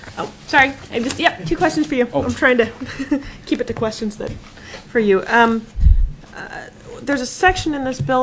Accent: Anchorage, Alaska, United States; for instance, Anchorage, which is my hometown

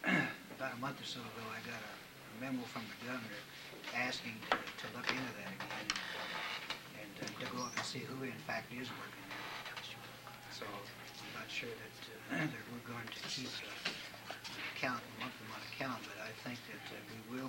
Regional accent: Kansas, United States; born there; also born or lived in Oklahoma; Well, I was born in Kansas and I lived in Oklahoma. My mother's an Okie too, so I say that.

